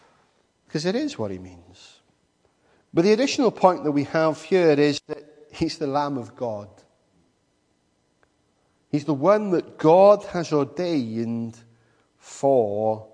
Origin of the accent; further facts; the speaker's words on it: Wales, United Kingdom; I mean, as Welsh people, nothing better than a bit of lamb.